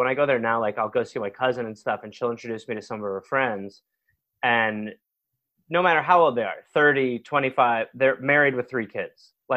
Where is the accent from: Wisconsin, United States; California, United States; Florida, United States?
Wisconsin, United States; Milwaukee; I grew up in Milwaukee, Wisconsin.